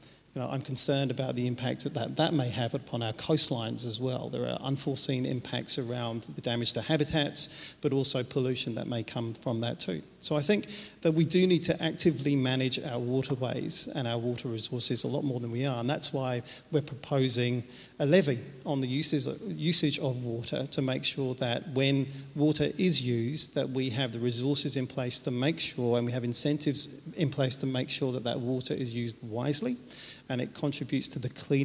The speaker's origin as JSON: {"language": "English", "country": "New Zealand", "said": "That's what motivated me to actually engage in my life as a New Zealander."}